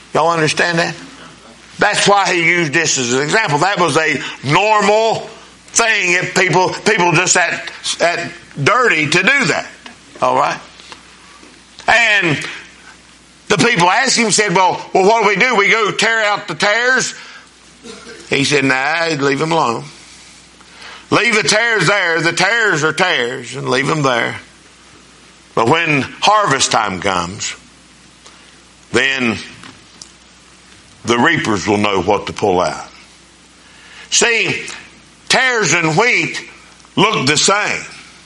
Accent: Winona, United States; I'm from Winona, and I got that figured out.

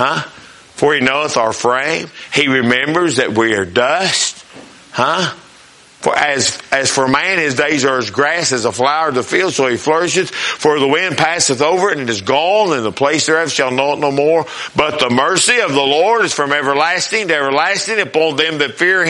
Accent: Winona, Minnesota, United States; Now, I don't know. I'm from Winona. I don't know a lot.

